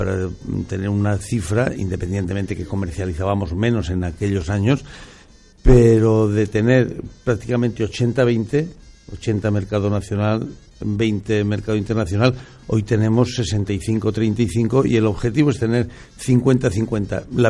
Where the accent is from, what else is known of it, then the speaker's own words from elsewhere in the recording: Cenicero, La Rioja, Spain; pues dicen en Cenicero, que es mi pueblo, que los experimentos se hacen con gaseosa, nunca con vino.